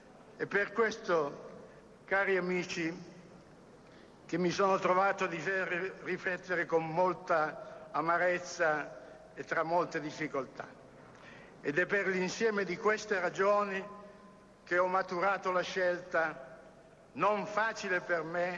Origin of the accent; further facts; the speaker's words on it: Lombardy, Italy; Pur essendo lombardo, non aderirò a un partito locale